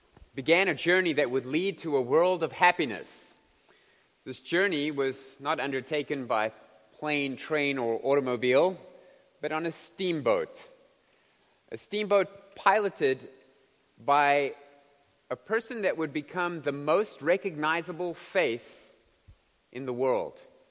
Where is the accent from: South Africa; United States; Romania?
South Africa; Most people I grew up with in South Africa will never go there.